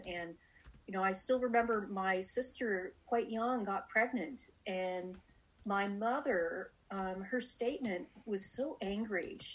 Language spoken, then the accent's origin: English; Montreal, Quebec, Canada; born there; I was born in Montreal. I'm a Canadian. I was born the youngest of five kids